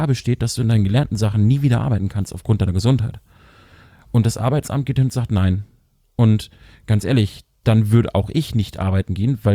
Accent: Lower Saxony, Germany; ich als Niedersachse

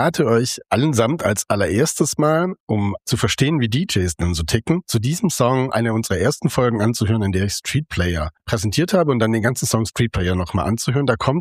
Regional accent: Baden-Württemberg, Germany; Ich als Schwabe

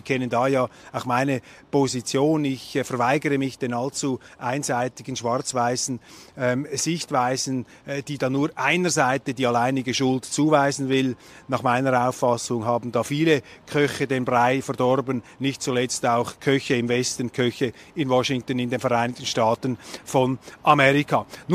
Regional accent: Switzerland; Und mir ist aufgefallen als Schweizer, dass die Firma Geberit da die sanitarischen Anlagen bereitgestellt hat.

